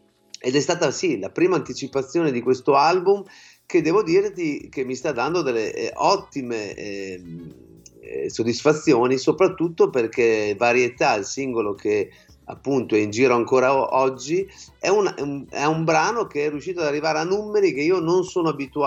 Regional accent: Bologna, Emilia-Romagna, Italy; perché sono un bolognese

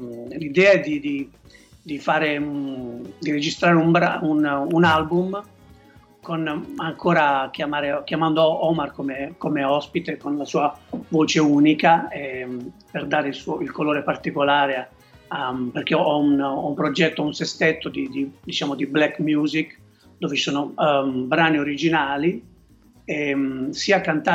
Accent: Policoro, Basilicata, Italy; perché io sono di Policoro, un paese in provincia di Matera

